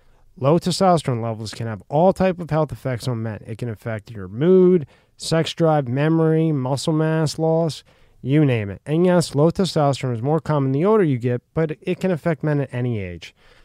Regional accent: Italy; I'm from Italy

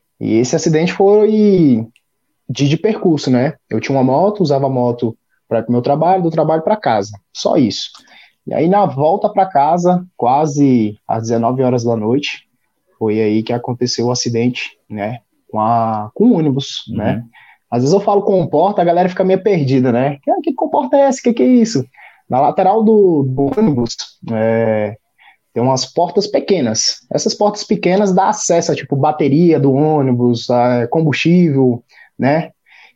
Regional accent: Brazil; Cara, eu morava em uma cidade, né? É uma cidade do entorno do DF, de Brasília, né? E essa cidade não tinha muito estrutura para esporte, né?

